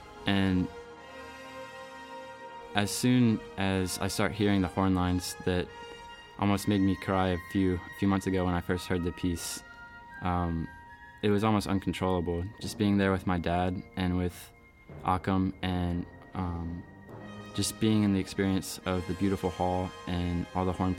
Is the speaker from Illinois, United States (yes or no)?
no; Forsyth, Georgia, United States; I'm from Forsyth, Georgia, and I had never been out of the country before